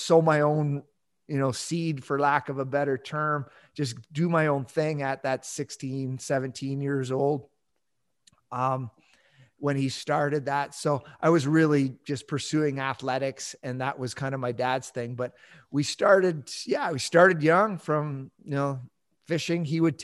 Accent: Ontario, Canada; I grew up in Southern Ontario. It's kind of funny because I grew up in rural, what I would consider farm country, right? You know, a couple hours drive from Toronto, but really it's just a bunch of farm kids, few small towns here and there.

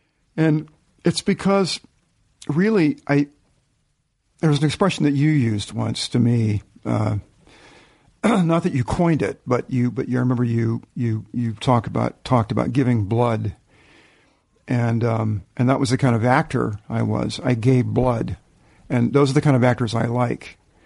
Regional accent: Virginia, United States; Well, that was a big part of it, really, I think, growing up in Virginia.

